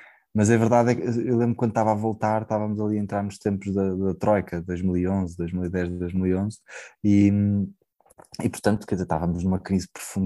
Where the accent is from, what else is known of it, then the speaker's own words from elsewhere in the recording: Porto, Portugal; now in Lisbon, Portugal; sou do Porto, vivo em Lisboa, casado, tenho duas filhas.